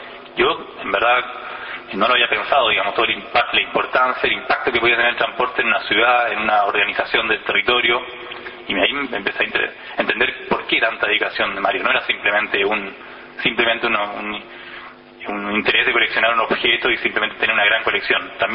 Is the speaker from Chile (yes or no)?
yes; Chile; yo soy chileno